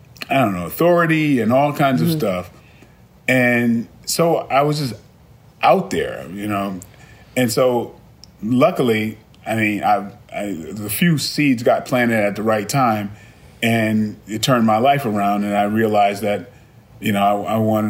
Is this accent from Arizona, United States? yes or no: no; Brooklyn, New York, United States; I mean, I grew up in a tough environment. I was originally from Brooklyn.